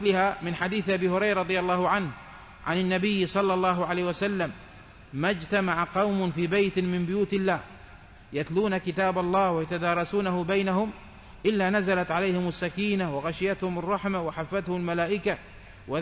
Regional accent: Morocco; من يجيز قراءة الجماعة القرآن على لسان واحد كما يفعل عندنا بالمغرب

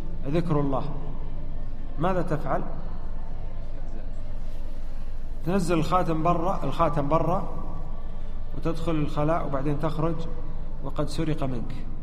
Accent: Saudi Arabia; حنا عندنا في السعودية الأوراق النقدية مكتوب عليها

